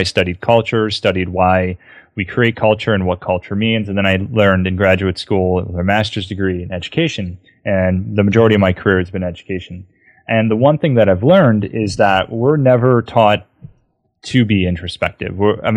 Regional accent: Buffalo, New York, United States; I grew up in Buffalo, which is like half Canadian in my mind.

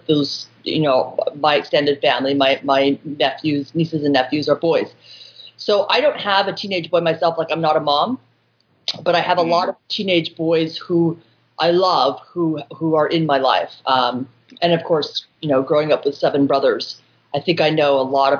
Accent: Massachusetts, United States; I'm from back east. I'm from Massachusetts, and I'm from a really big family, and I have 7 brothers.

